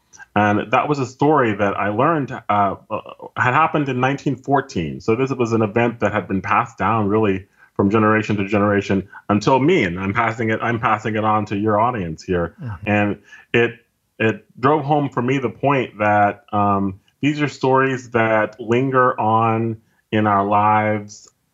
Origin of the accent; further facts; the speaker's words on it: Slidell, Louisiana, United States; I grew up in Louisiana, mostly in a town called Slidell, which is near New Orleans.